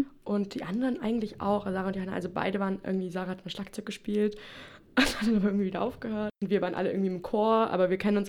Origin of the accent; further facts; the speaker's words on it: Lusatia, Germany; wir kommen aus der Lausitz ursprünglich. Und wir kennen uns alle davon, dass wir zusammen in der Lausitz aufgewachsen sind